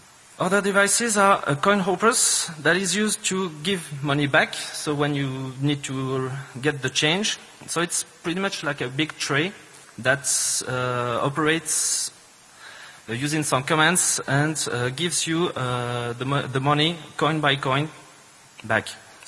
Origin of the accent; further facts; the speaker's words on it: Switzerland; first language French; English is a second language; I'm from Switzerland, so no, I don't speak Swedish. I don't know, but many Americans think we speak Swedish in Switzerland, but no. I speak French, so excuse my English.